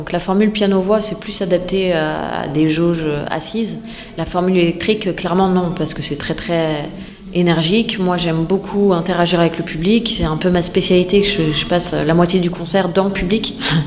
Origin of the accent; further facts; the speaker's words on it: Paris, Île-de-France, France; je suis d'origine bretonne, moi, tu me demandais d'où je venais. Alors je suis née à Paris et grandie à Paris, mais j'avais un papa de Rennes et du coup j'ai passé pas mal de temps en Bretagne